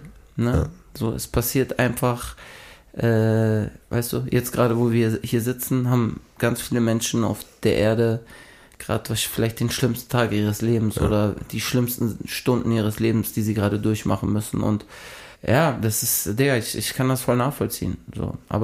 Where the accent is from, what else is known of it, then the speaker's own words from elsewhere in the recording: Switzerland; aber ich bin halt Schweizer, ne?